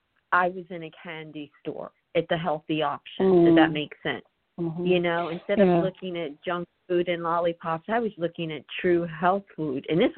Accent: the South, United States; Growing up in the South, we did not, you know.

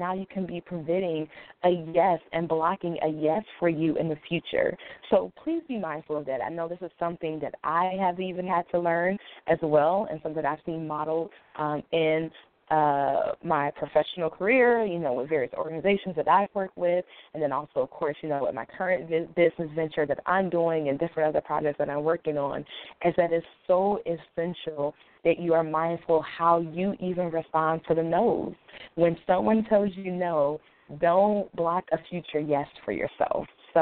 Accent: Cleveland, Ohio, United States; I spent a large portion of my childhood growing up in Cleveland, Ohio

